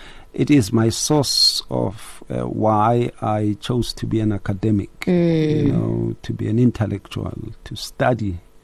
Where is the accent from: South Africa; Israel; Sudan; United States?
South Africa; Secunda, Mpumalanga; I mean, we're people from Secunda.